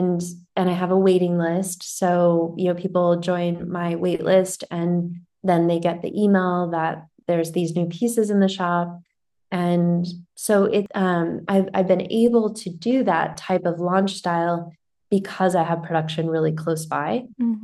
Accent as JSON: {"language": "English", "country": "United States", "said": "I think it's just because I am American, so I understand the consumer behavior of Americans more than any other culture."}